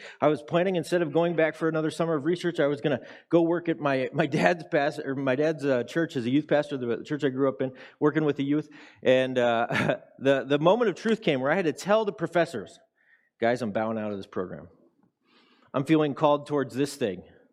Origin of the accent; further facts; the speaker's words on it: Nebraska, United States; I grew up in Nebraska.